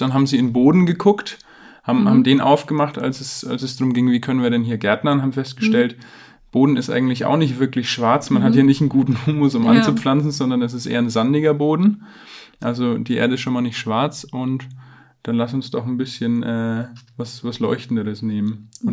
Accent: Bavaria, Germany; Ich bin in der Fränkischen Schweiz groß geworden, auch nicht so weit von hier, 2 Stunden.

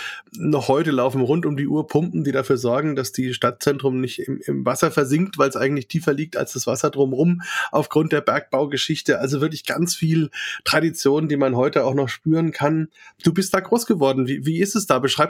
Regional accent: Bavaria, Germany; wo ich mich als Franke natürlich auch völlig zu Hause fühle.

